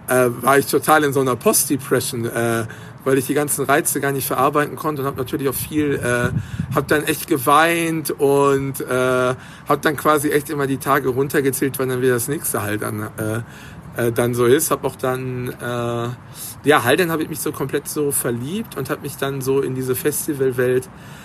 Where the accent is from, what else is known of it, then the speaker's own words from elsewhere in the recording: Mehrhoog, North Rhine-Westphalia, Germany; Und ich bin halt im Nachbardorf Meerhoog groß geworden.